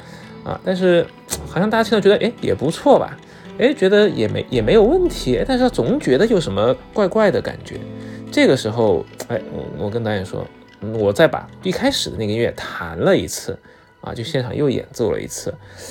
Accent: China; 我们其实也一直在探讨，就是说什么样的是我们中国人自己的科幻。

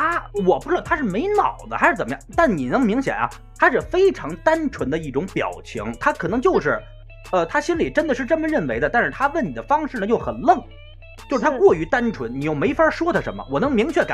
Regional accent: Beijing, China; 哎，你是哪人啊？我说啊，北京的。

